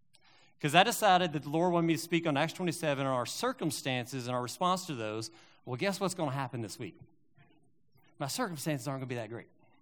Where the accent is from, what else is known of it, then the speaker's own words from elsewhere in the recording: Kentucky, United States; I grew up in West Kentucky. We knew how to catch catfish.